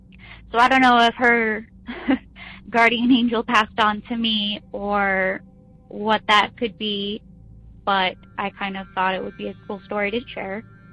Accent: Idaho, United States; now in Kentucky, United States; from Kentucky. I'm originally from Idaho.

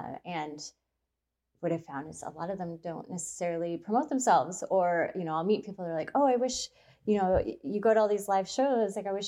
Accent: Port Townsend, Washington, United States; born there; I was born in Port Townsend, in the back room of a music store.

